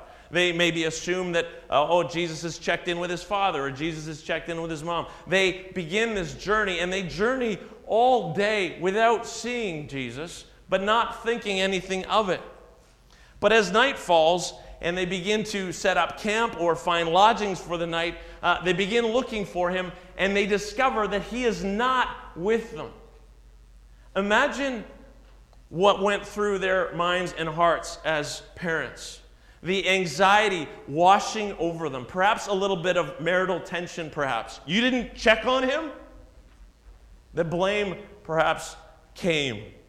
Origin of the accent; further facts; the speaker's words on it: Ontario, Canada; I grew up in Southern Ontario, and every few years we would get in the car and we would drive across the country to BC where my grandparents lived and relatives.